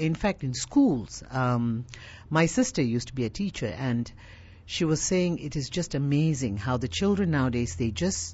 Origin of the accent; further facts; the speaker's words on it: Kampung Pandan, Kuala Lumpur, Malaysia; we grew up in Kamun Pandan area, Jalan Shah Bandar. And in that area, it was all government servants.